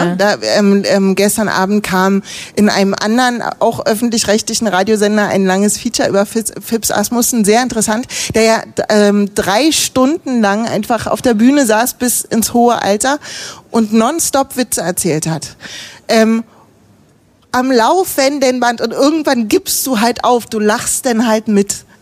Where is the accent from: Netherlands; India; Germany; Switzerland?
Germany; East Germany; Ich bin eine Frau, ich komme aus dem Osten, ich habe eine Behinderung